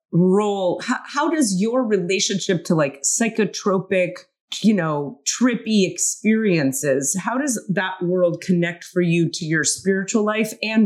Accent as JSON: {"language": "English", "town": "Miami", "region": "Florida", "country": "United States", "said": "I'm from Miami and he's from this very close to Miami place. And we're both in fucking the Bay Area, and then we're both in Mumbai."}